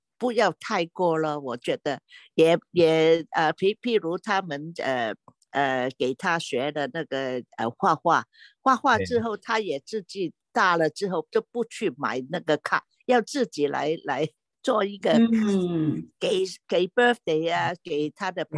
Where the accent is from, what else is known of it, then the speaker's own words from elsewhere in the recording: Guangdong, China; 以前我们家里不吃，我们是广东人，没有吃辣的嘛。